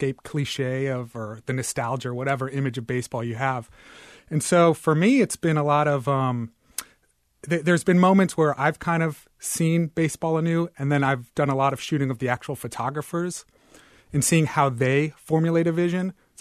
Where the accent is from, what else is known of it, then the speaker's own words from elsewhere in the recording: Indianapolis, Indiana, United States; Well, as a kid, I'm from Indianapolis, and I went to Indianapolis Indians games.